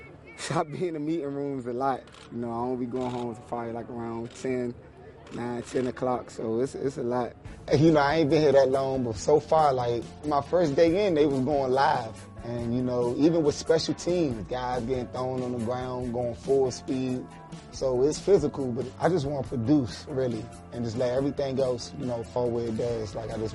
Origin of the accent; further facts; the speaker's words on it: Washington, Maryland, United States; I grew up in the Washington, D.C., Maryland area. So, you know, my family, everybody grew up Redskins fans.